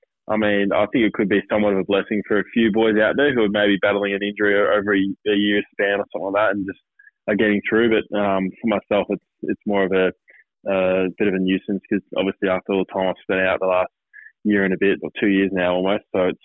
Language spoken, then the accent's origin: English; Melbourne, Victoria, Australia; also born or lived in Sydney; I grew up in Melbourne, so I'm coming back home. I haven't lived here for 8 years